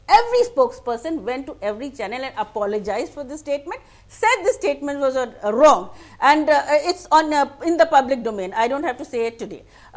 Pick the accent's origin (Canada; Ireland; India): India; Gorakhpur, Uttar Pradesh; He might have a little bit of history with Adityanath. I'm from Gorakhpur.